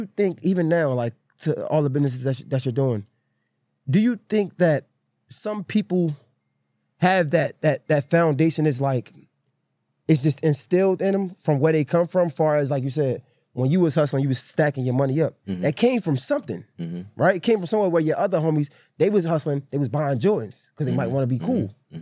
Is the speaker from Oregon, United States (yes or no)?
no; Baltimore, Maryland, United States; I'm from Baltimore, Maryland. You came up with two parents, good family, house. I came up in a project